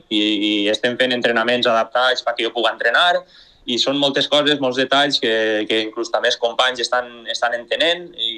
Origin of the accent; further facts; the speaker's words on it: Artana, Valencian Community, Spain; la gent del meu poble, d'Artana, que han estat sempre al meu costat